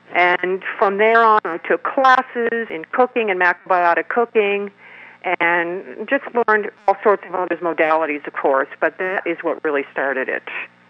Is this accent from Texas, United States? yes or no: no; Massachusetts, United States; I'm from Western Massachusetts originally in kind of a rural area.